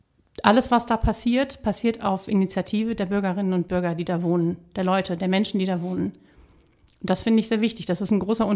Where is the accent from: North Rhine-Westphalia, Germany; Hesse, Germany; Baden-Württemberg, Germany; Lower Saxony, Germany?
Hesse, Germany; Volkmarsen; Ich komme aus Volkmarsen und wohne in dem Ortsteil Hörle.